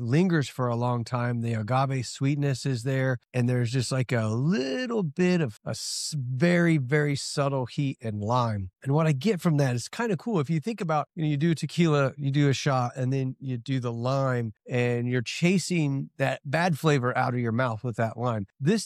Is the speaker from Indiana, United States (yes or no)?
yes; Indiana, United States; so you'll be able to find this tequila in my home state of Indiana.